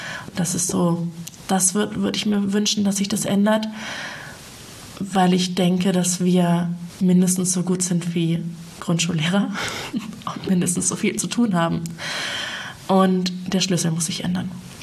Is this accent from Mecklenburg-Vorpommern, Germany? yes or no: yes; Mecklenburg-Vorpommern, Germany; Ich bin in der Feldberger Seenlandschaft groß geworden.